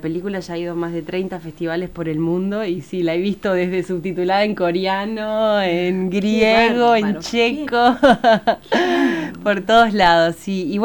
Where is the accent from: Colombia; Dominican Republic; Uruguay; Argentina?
Uruguay; Salto; yo decidí filmarlo en Salto, que es de donde vengo